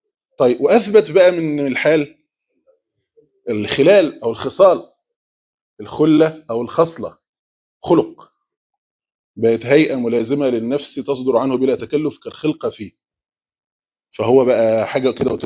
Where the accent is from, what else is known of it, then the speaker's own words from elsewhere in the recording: India; Arabic is a second language; اصل انا هندي يعني، ما عليك